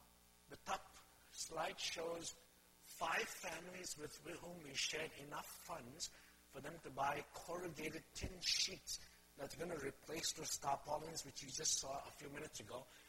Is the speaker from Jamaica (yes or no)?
no; India; now in Canada; we're both Chinese, but born and raised in India, and now settled in Canada.